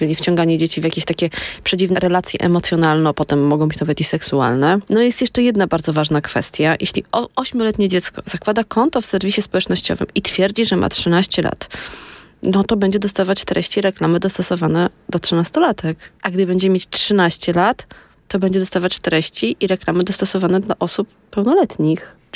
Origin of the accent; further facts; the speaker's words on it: Warsaw, Masovian Voivodeship, Poland; jestem z Grochowa, Grochów do Brzechowa.